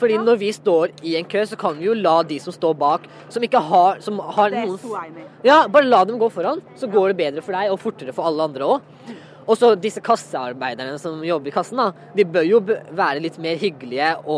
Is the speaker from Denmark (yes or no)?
no; Pakistan; Ja, jeg er fra Pakistan også